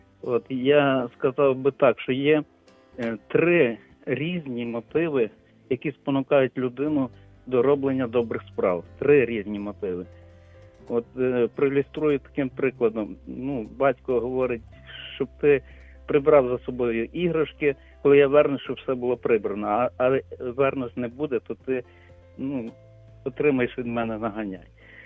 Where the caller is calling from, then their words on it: Lviv, Lviv Oblast, Ukraine; я зі Львова.